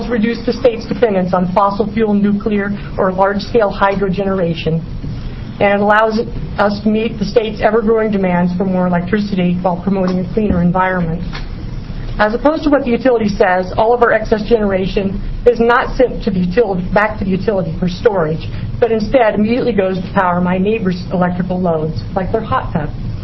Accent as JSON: {"language": "English", "town": "Medford", "region": "Oregon", "country": "United States", "said": "I'm from Medford, Oregon."}